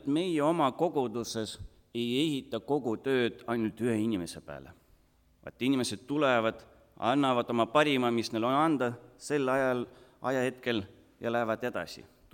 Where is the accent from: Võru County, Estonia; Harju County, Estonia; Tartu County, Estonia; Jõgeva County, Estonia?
Harju County, Estonia; Tallinn; born there; Estonian is a second language; Sündisin mina juba Tallinnasse ja eesti keelt hakkasin õppima alles koolis.